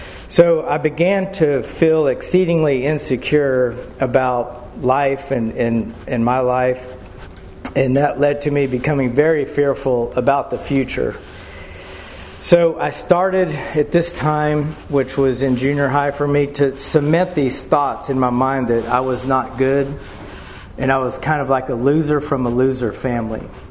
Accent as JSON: {"language": "English", "town": "Hobbs", "region": "New Mexico", "country": "United States", "tie": "born or raised there", "said": "So, I grew up in Hobbs, New Mexico, which is a small town of 30,000 people, and I was in a traditional family of four."}